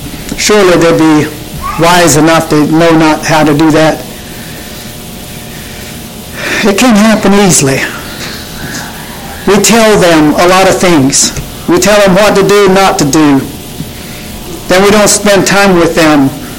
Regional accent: Kansas, United States; But I was thinking back. I grew up in Kansas.

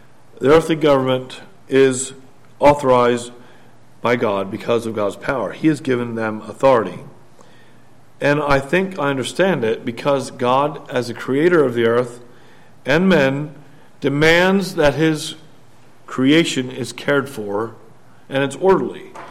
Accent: United States; I'd be expected to honor Mexico or Canada with their laws, even though I'm from the United States.

